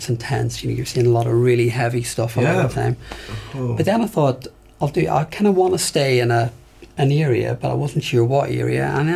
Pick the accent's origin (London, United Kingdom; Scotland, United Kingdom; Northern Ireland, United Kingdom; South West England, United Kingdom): Northern Ireland, United Kingdom; born or raised there; moved away